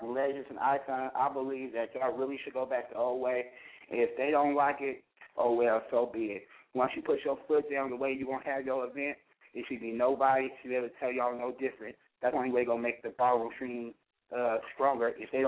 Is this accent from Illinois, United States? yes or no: no; California, United States; I'm from the Bay Area.